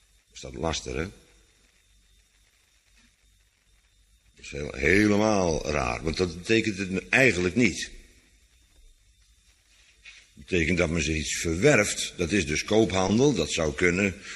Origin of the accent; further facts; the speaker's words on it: Netherlands; waardoor wij als Nederlanders de mogelijkheid hebben om goederen te transporteren. Zo is het alleen, want we zijn een zeevarende natie.